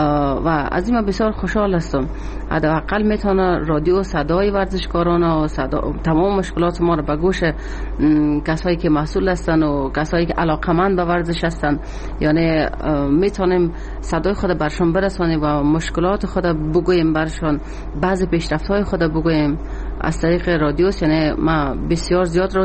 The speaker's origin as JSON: {"language": "Persian", "region": "Baghlan", "country": "Afghanistan", "said": "مثلا از خود ولایت خودم، ولایت بغلان"}